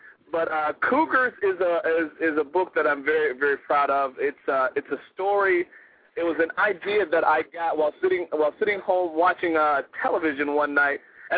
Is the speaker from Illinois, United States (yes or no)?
yes; Chicago, Illinois, United States; I am from Chicago, Illinois.